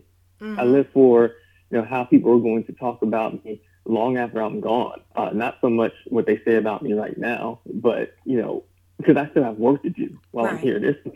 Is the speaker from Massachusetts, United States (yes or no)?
no; Jersey City, New Jersey, United States; So I'm originally from Jersey City. That's where all my family's from. And growing up in that area, you know, poverty stricken. I lived on Martin Luther King Drive.